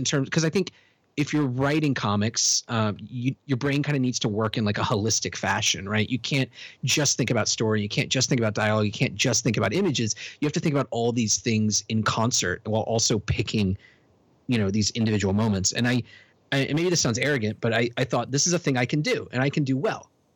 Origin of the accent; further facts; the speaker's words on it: Richmond, Virginia, United States; So I grew up in Richmond, Virginia, and there weren't a whole lot of comic book stores